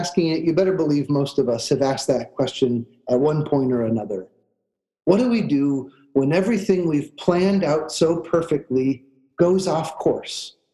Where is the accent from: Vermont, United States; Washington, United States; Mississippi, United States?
Washington, United States; Walla Walla; also born or lived in Chicago; When I grew up in Walla Walla, winter ended in February.